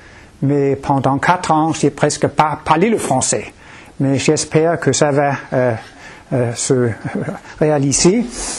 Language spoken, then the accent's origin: French; Denmark; French is a second language; Je suis du Danemark, j'habite à Copenhague. … Et j'ai appris le français au lycée au Danemark, il y a beaucoup d'années. Mon âge, c'est 62 ans.